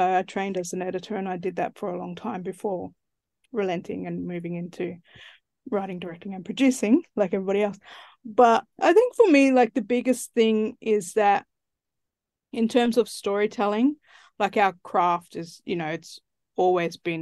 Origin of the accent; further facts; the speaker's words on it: Central Australia, Australia; You know, for me, I'm from Central Australia. That's where I grew up. That's who I, you know, it's a part of me. It's who I am, you know, and I grew up in the bush a lot. You know, I spent a lot of my childhood out there